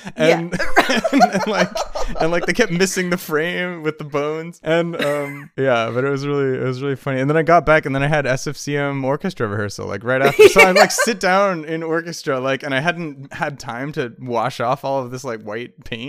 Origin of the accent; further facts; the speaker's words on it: California, United States; also born or lived in Ohio; Because I grew up in California, but then I lived in Ohio for, like, a couple years as a kindergartner.